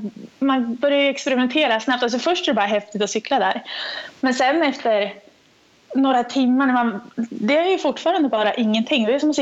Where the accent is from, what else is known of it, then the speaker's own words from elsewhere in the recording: Sundsvall, Västernorrland County, Sweden; Och sen som Sundsvallsbo eller som norrlänning